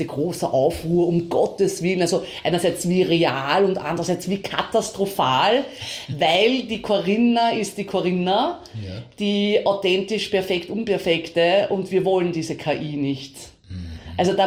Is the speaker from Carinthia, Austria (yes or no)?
no; Vienna, Austria; ich bin in Wien aufgewachsen